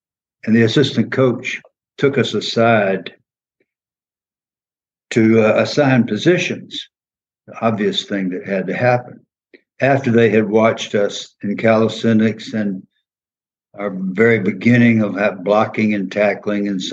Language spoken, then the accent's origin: English; College Park, Georgia, United States; I grew up in College Park, Georgia.